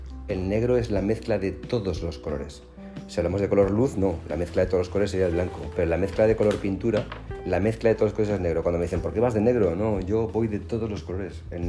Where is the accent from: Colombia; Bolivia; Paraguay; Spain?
Spain; He ido muchas veces y me siento casi tan escocés como español.